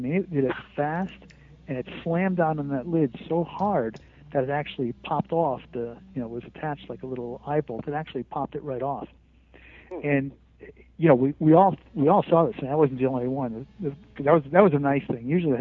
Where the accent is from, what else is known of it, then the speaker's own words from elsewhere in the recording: Connecticut, United States; Yeah, well, I grew up in New England. I was raised in Connecticut